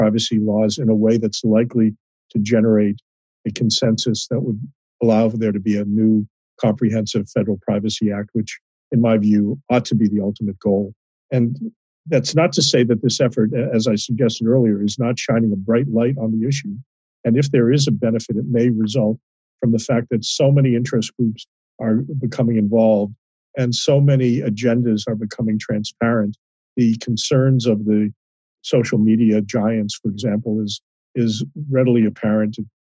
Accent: Virginia, United States; And even my home state of Virginia, which I consider to be increasingly progressive, still has a fairly business-friendly privacy statute on the books.

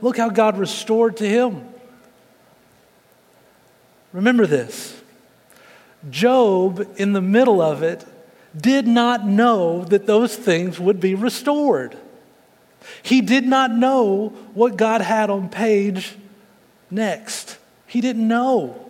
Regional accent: Texas, United States; As a Texan, number two troubles me.

